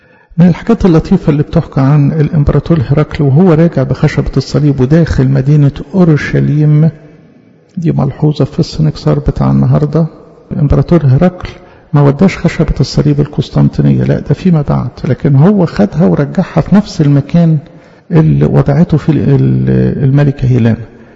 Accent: Egypt; وده عمل بيخصنا إحنا كمصريين

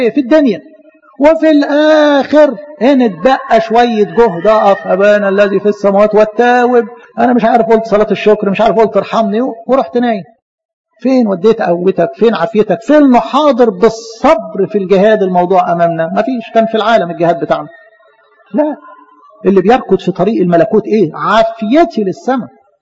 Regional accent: Egypt; إحنا هنا الرياضة يعني ماشي عندنا في مصر كده بالإيه يعني بالبركة زي ما بيقولوا.

